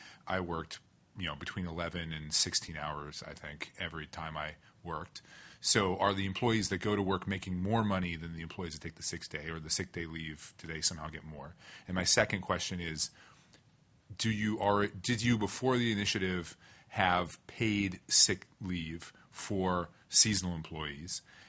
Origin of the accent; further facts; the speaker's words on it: Cordova, Alaska, United States; I grew up in Cordova, so I appreciate